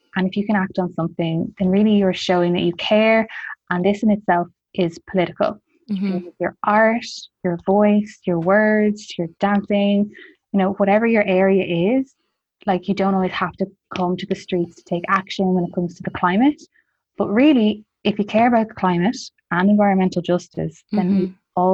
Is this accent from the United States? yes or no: no; Ireland; And I know for myself and Katie, as two Irish white women, honestly, we can't even begin to imagine how this must feel